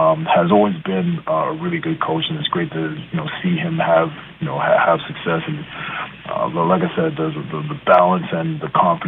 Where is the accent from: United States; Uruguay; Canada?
Canada; Montreal, Quebec; back home in Canada as a whole, but, you know, more importantly for, you know, the city I was born and raised in Montreal.